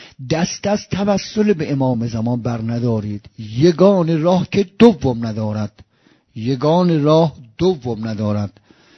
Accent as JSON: {"language": "Persian", "region": "Isfahan", "country": "Iran", "tie": "born or raised there", "said": "و متاسفانه من اصفهان که شهر خودم خبر دارم"}